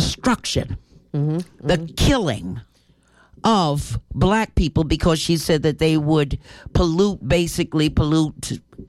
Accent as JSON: {"language": "English", "town": "Harlem", "region": "New York", "country": "United States", "tie": "born or raised there", "said": "And I'm a black woman, raised, born in Harlem, New York, but I think outside of the box."}